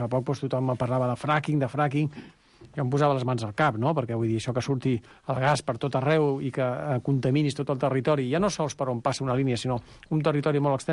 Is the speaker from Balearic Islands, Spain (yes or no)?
no; Catalonia, Spain; soc català